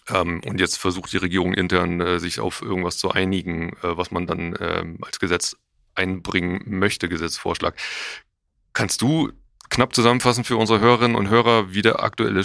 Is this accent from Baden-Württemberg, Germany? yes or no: no; Lower Saxony, Germany; Ich bin in der Lüneburger Heide aufgewachsen.